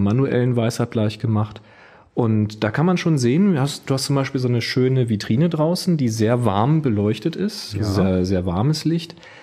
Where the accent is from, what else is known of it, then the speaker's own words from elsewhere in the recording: Lüdenscheid, North Rhine-Westphalia, Germany; aus Lüdenscheid.